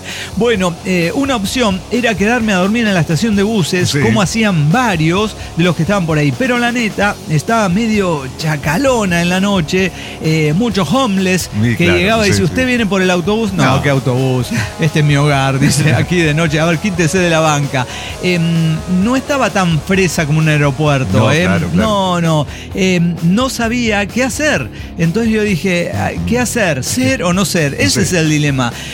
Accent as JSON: {"language": "Spanish", "country": "Russia", "second_language": "Spanish", "said": "Mira, yo soy rusa."}